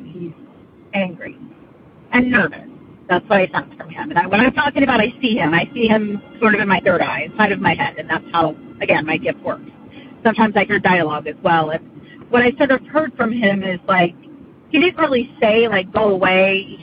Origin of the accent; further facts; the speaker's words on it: California, United States; And we live in the Sacramento County, but we're from the Central Valley.